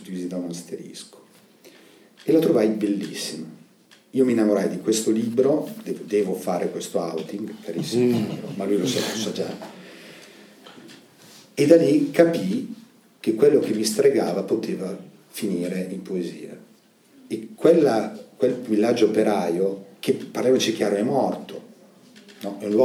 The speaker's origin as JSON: {"language": "Italian", "town": "Bergamo", "region": "Lombardy", "country": "Italy", "said": "dirò che sono bergamasco e che in una delle mie valli un problema storico fu quello del cretinismo"}